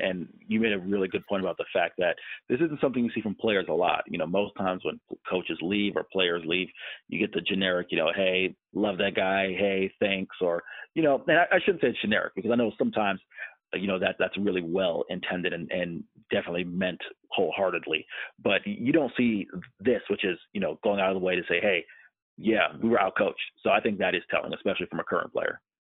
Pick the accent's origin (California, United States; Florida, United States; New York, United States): Florida, United States; Tampa; USF, my hometown team here in Tampa